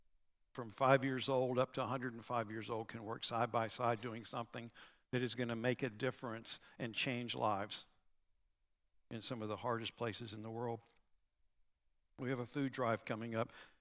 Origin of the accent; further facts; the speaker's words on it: United States; I am very glad that I'm an American.